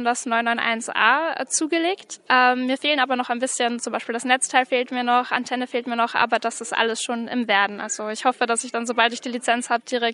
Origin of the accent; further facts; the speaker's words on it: Austria; ich komme eigentlich aus Österreich